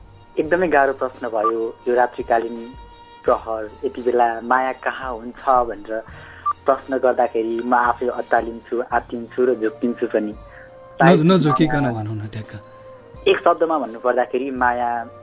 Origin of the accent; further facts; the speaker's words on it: Okhaldhunga, Koshi Province, Nepal; now in Kathmandu, Nepal; अहिले चाहिँ काठमाडौँबाट खास घर चाहिँ ओखलढुङ्गा